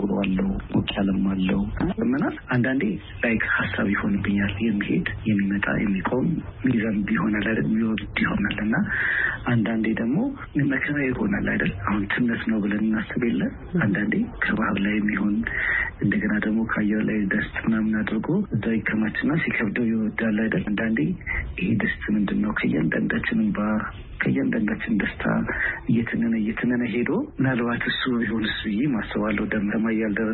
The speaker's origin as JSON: {"language": "Amharic", "region": "Addis Ababa", "country": "Ethiopia", "tie": "born or raised there"}